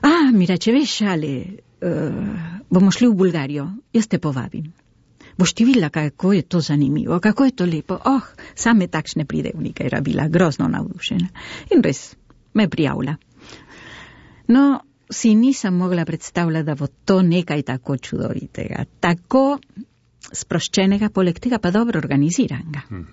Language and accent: Slovenian; Argentina; now in Slovenia; Če sem povedala, da sem iz Argentine, je dosti ljudi imelo svoje prijatelje tam, svojo družino v Argentini.